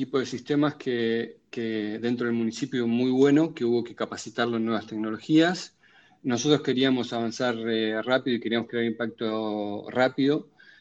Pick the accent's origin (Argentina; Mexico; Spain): Argentina; Bahía Blanca, Buenos Aires Province; como yo soy de Bahía Blanca, no me costaba pedir algún contacto para llegar al intendente